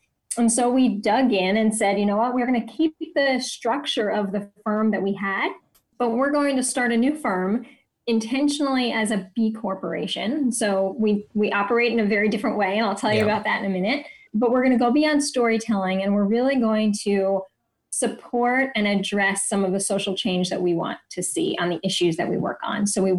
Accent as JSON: {"language": "English", "region": "New Jersey", "country": "United States", "tie": "born or raised there", "said": "So I grew up in New Jersey. I ended up coming down to the DC area for college. I was actually in Baltimore for college."}